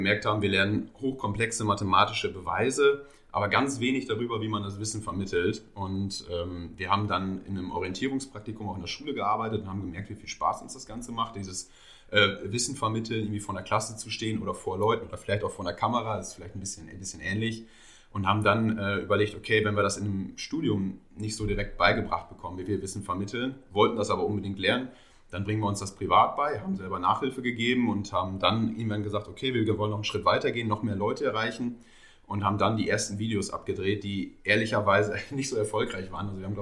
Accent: Münster, North Rhine-Westphalia, Germany; ich komme aus Münster

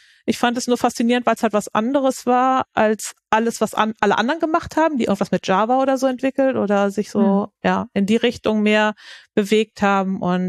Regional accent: Bremen area, Germany; Also ich komme auch aus der Gegend Bremen oben und habe dort auch studiert dann in Oldenburg.

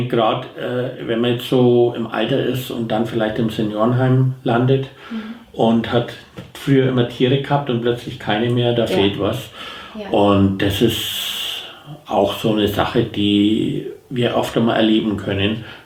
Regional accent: Bayreuth, Bavaria, Germany; born there; now in Seibottenreuth, Germany; ich bin 55 Jahre alt, wohne in Seibottenreuth, bin gebürtiger Bayreuther

